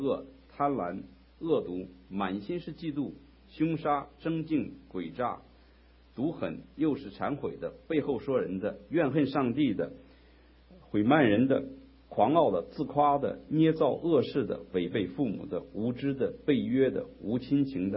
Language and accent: Chinese; China; 我是一个生长在新中国、长在红旗下的一代人哈。要从中国大陆来，你知道这个术语哈。